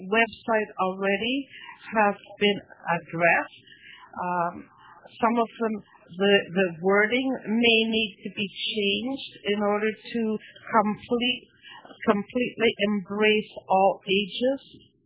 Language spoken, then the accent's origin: English; Canada; I'm a Canadian also, and perhaps I can be of some help for you.